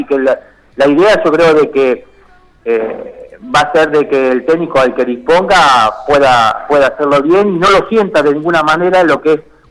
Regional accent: Santa Fe, Argentina; No, yo tengo un gran recuerdo de Santa Fe, porque obviamente crecí ahí, me crié ahí, sobre todo en Las Flores 2

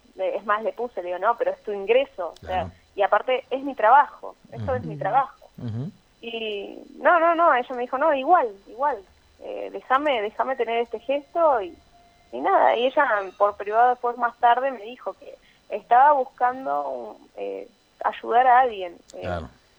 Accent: Punta Alta, Buenos Aires Province, Argentina; now in Bahía Blanca, Argentina; yo alquilo sola acá en Bahía Blanca y ellos viven en Punta Alta. Yo soy oriunda de Punta Alta.

